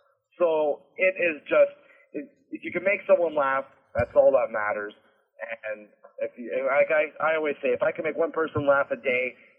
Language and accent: English; Canada; because we're Canadian